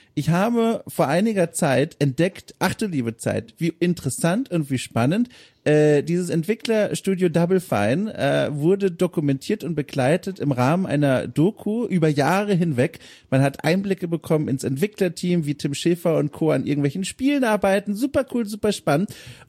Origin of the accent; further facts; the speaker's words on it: Southern Germany, Germany; Und das Problem war, ich komme aus Süddeutschland